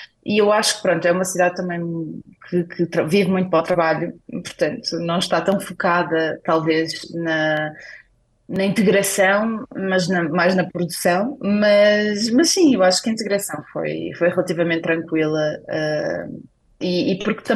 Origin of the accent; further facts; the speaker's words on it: Portugal; moved away; nós como portugueses estamos habituados se calhar a um bocadinho mais de atividade